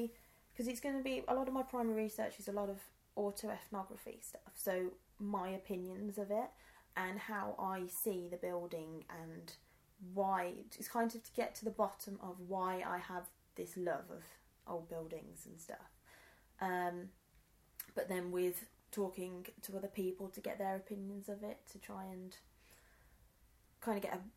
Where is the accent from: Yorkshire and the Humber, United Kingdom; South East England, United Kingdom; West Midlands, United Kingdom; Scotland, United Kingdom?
West Midlands, United Kingdom; King's Heath; And I'm originally from King's Heath, so the next borough, whatever you want to call it.